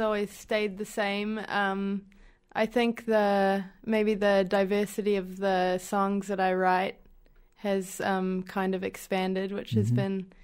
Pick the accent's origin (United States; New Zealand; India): New Zealand; Whangarei, Northland; I grew up in Whangarei, which is a couple hours north of Auckland.